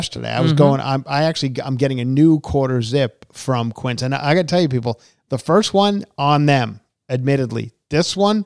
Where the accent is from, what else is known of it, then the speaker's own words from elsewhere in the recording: Ronkonkoma, New York, United States; maybe growing up in Ronkonkoma being … it wasn't as, he doesn't look back as fondly as I look back on it.